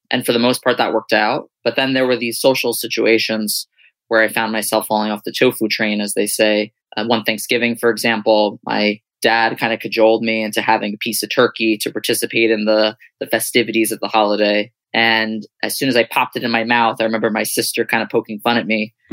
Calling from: Summit, New Jersey, United States; I'm in Summit, New Jersey, which is about 40 minutes outside of Manhattan.

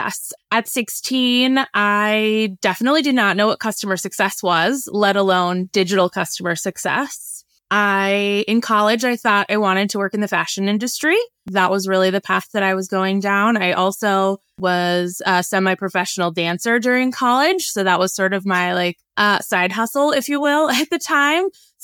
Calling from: Denver, Colorado, United States; Yes, I'm in Denver, Colorado.

